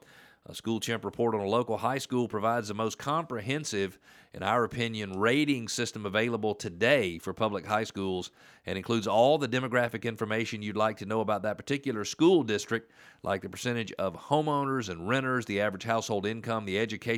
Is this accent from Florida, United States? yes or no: no; Atlanta, Georgia, United States; So I grew up in Atlanta. Every year we went to the Nutcracker at the Civic Center.